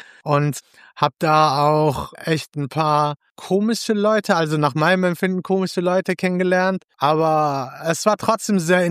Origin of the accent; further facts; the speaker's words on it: Gelsenkirchen, North Rhine-Westphalia, Germany; Ich komme halt aus Gelsenkirchen